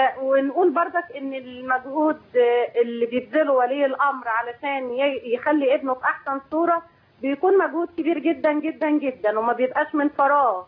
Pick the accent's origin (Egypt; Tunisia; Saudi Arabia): Egypt; انهم يتبناهم احد الشيوخ العظام اللي موجودين عندنا في مصر اللي هم شيوخ على العالم كله